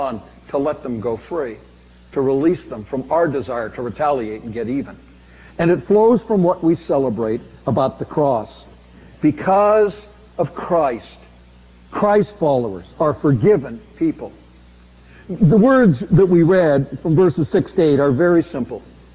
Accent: Canada; As a Canadian, I'm a non-American.

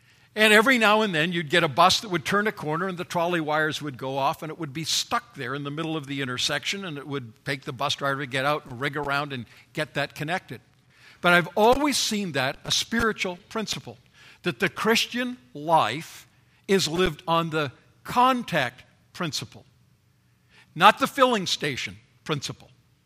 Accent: Vancouver, British Columbia, Canada; Now, I grew up in Vancouver, up in British Columbia in Canada, and we had a terrific local transportation system, at least for its time.

